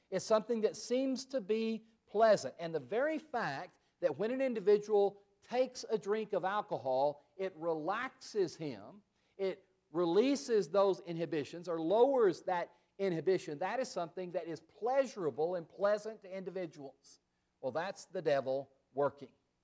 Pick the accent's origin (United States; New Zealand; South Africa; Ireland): United States; Odessa, Texas; I remember that when I was growing up in Odessa, Texas, it was a law-abiding town, Odessa, Texas. It was out in the oil patch